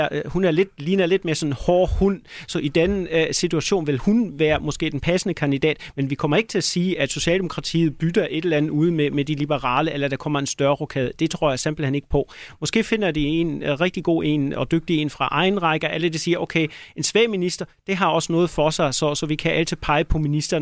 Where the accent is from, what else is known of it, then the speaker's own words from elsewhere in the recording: Germany; Danish is a second language; now in Denmark; som tysker er man meget forundret over, hvor hurtigt det går